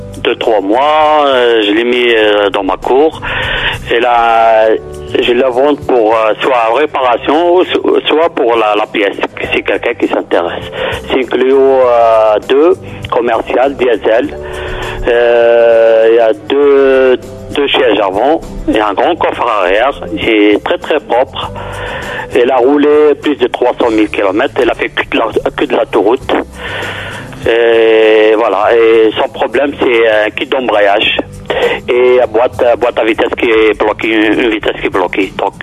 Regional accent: Valenciennes, Hauts-de-France, France; Je suis de Valenciennes, dans le Nord, voilà, ah c'est ça. Et il fait froid ici.

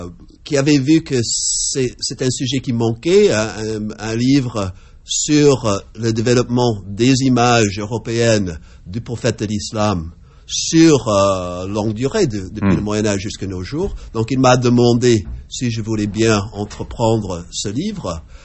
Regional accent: United States; French is a second language; now in Nantes, France; À l'origine, je suis des États-Unis. Je suis arrivé à l'Université de Nantes il y a une vingtaine d'années.

